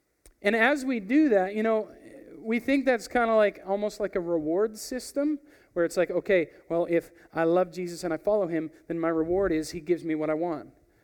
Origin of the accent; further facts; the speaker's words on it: Airdrie, Alberta, Canada; If you don't know some of my story, I grew up in Airdrie, Alberta.